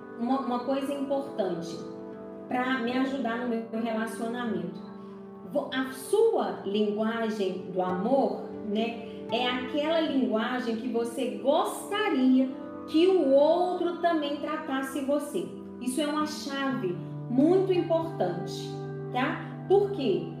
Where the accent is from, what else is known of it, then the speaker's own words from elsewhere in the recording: Ipatinga, Minas Gerais, Brazil; Eu nasci no bairro da Vila Ipanema, em Ipatinga, né? Quando eu nasci, os meus pais moravam na Vila Ipanema. Eu estudei na Vila Ipanema.